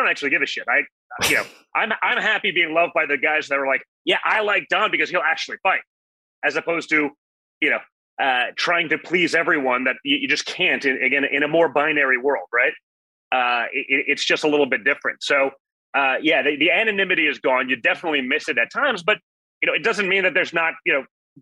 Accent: United States; to be able to see it just as an American. It's like, man, it's pretty cool.

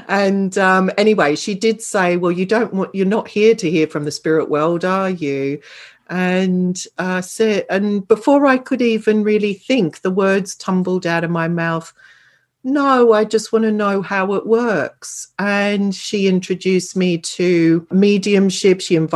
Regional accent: Australia; You can probably tell from my accent. I know you know I'm from Australia originally

